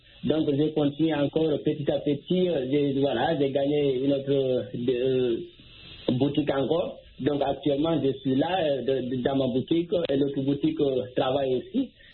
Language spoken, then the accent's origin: French; Guinea; moi aussi, je suis originaire de la Guinée-Conakry.